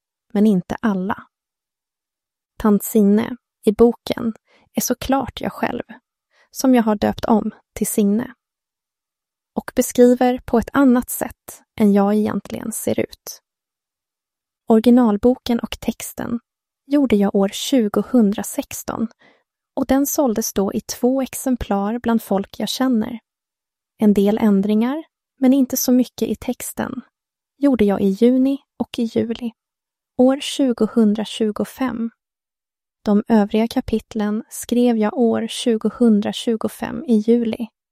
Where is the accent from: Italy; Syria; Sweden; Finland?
Sweden; Varberg, Halland County; also born or lived in Malmö; Jag är född och uppvuxen i Varberg, men jag bodde i 30 år i Malmö. Och när jag skriver det här så bor jag i Varberg igen.